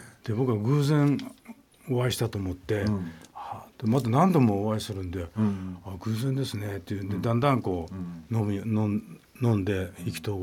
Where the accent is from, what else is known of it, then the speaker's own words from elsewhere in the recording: Kumamoto, Japan; accent: Kumamoto dialect; あと僕は熊本なんで訛りがあって